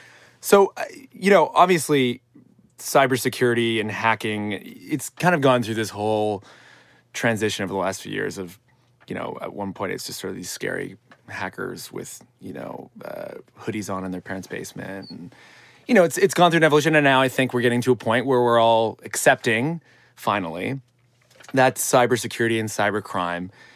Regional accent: Orleans, Ontario, Canada; I think I'm from Orleans, Ontario, Canada.

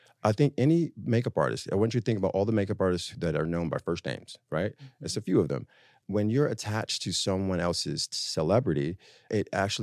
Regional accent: New York City, New York, United States; But I'm from Harlem.

